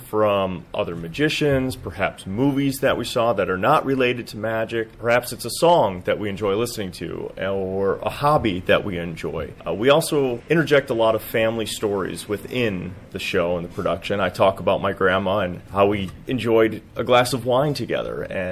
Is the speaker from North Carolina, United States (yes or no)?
no; Michigan, United States; now in St. Petersburg, United States; And we are originally from Michigan